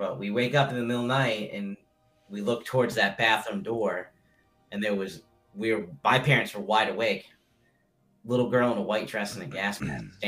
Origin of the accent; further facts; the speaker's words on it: Massachusetts, United States; there's a tale in my hometown about a hunter's hand that in the 1600s, this hunter continued to hunt on a witch's land. And she was fed up and she chopped his hand off. And people say out in Rocky Woods, it's a big forest in Massachusetts